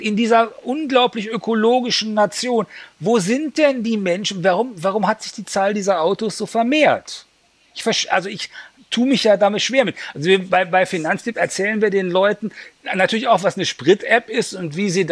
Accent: Berlin, Germany; also ich bin ja Berliner.

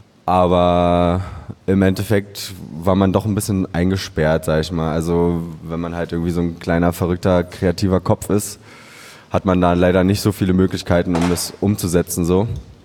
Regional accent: Berlin, Germany; born or raised there

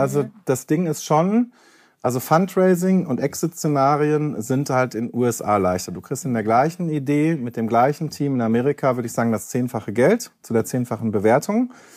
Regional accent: North Rhine-Westphalia, Germany; Ich komme aus dem Ruhrgebiet, 50 Städte, 50 Einzelinteressen.

